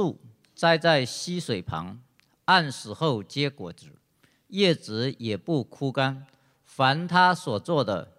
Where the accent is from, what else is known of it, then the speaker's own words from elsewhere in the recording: China; 而且我们中国人还很特别就把这个福字倒过来写